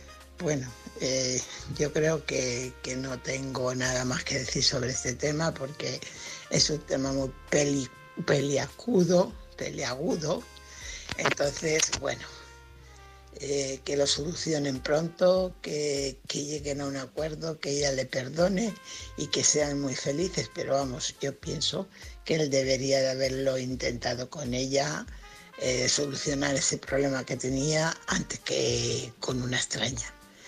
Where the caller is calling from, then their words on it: Fuenlabrada, Community of Madrid, Spain; corresponsal de Fuenlabrada.